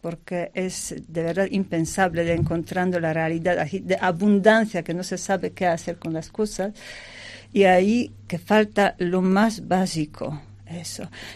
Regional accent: Poland; Spanish is a second language; moved away as an adult; now in Kananga, Democratic Republic of the Congo; soy polaca … soy carmelita misionera. Hace más de 13 años que trabajo y vivo en África.

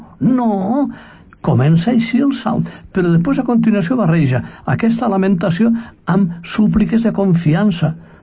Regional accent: Benicarló, Valencian Community, Spain; Jo, a la fe, he nascut, he crescut, he fet, a Benicarló.

